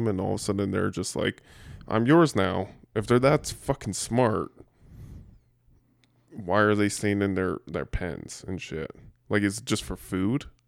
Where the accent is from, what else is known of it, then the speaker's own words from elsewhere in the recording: Canada; I'm still Canadian.